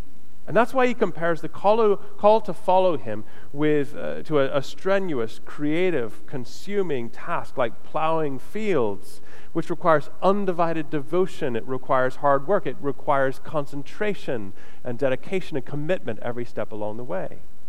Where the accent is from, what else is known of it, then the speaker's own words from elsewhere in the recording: Florida, United States; I was talking to somebody this week about growing up in Florida and, you know, NASA and the space shuttles going up